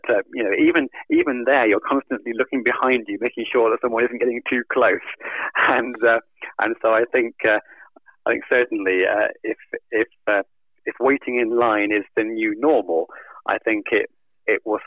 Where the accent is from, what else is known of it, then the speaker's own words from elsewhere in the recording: Gateshead, North East England, United Kingdom; Obviously, I'm from Gateshead, and so Greg's is big news up here